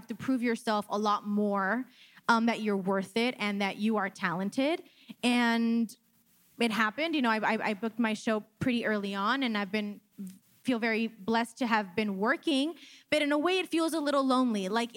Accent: Brownsville, Texas, United States; okay, well, no, you know, I'm actually from Texas. I'm from a small city called Brownsville, Texas.

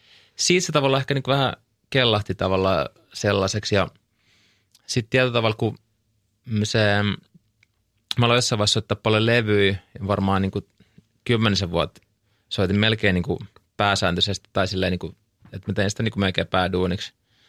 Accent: Helsinki, Uusimaa, Finland; mä oon siis Itä-Helsingistä kotoisin ja sellaisesta keskiluokkaisesta perusperheestä, missä faija teki paljon duunia ja mutsi oli himas.

